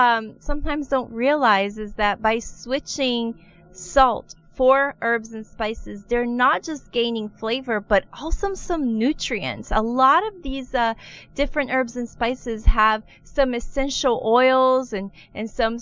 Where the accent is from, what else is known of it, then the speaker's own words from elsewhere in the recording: Brazil; first language Portuguese; English is a second language; It's funny because I grew up in Brazil, so the names come to mind in Portuguese. So I'm having trouble translating them in my head.